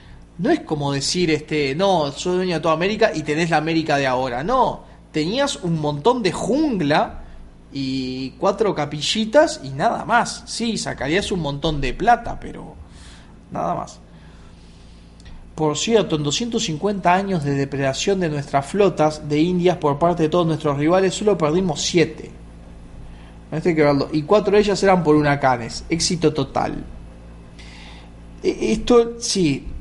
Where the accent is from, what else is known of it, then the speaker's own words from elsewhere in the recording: Montevideo, Uruguay; Yo soy uruguayo, vengo de Montevideo.